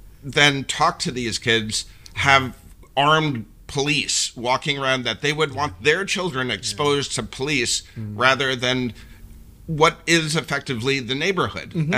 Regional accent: New York, United States; for me growing up in New York, there's certain things that you just were like second nature.

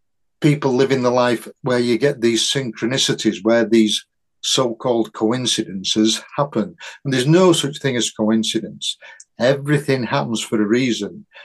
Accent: Yorkshire and the Humber, United Kingdom; this is all my opinion, but I'm a Yorkshireman, so I think I'm right.

